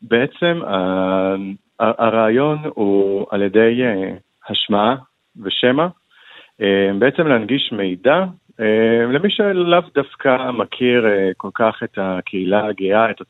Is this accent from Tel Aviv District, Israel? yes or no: no; Nahariya, Northern District, Israel; כשאני בתור נער, שזה כולה לפני 10 שנים, אז, ואני גדלתי בנעריה